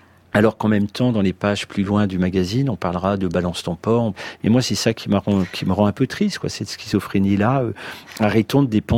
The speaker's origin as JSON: {"language": "French", "town": "Valenciennes", "region": "Hauts-de-France", "country": "France", "tie": "born or raised there", "said": "des babysitters, on disait des nounous à l'époque, qui me gardaient quand j'étais petit à Valenciennes"}